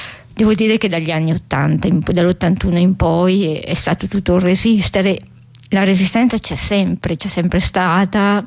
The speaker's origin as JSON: {"language": "Italian", "town": "Bergamo", "region": "Lombardy", "country": "Italy", "said": "Io sono ritornata poi a Bergamo, vivo in una zona dove cominciano le pianure"}